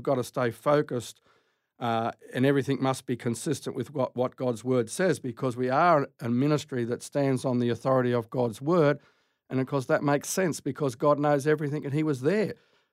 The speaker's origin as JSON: {"language": "English", "country": "Australia", "moved": "yes", "said": "Correct, yes. I've been commuting backwards and forwards for 20-some years, but 2 years ago we moved over here."}